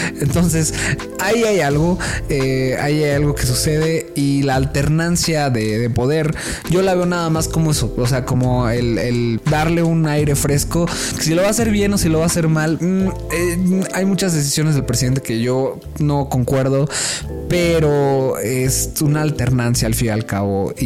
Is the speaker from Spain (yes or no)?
no; State of Mexico, Mexico; Y a ver, yo soy del Estado de México, entre millones de personas.